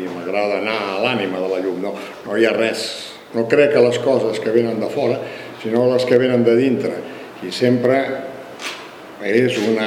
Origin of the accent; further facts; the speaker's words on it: Sabadell, Catalonia, Spain; Jo soc de Sabadell